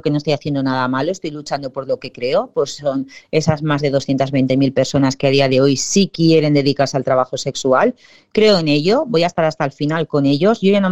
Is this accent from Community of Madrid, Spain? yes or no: no; Valencian Community, Spain; somos las dos valencianas, ¿vale? Vivimos las dos aquí en la Terreta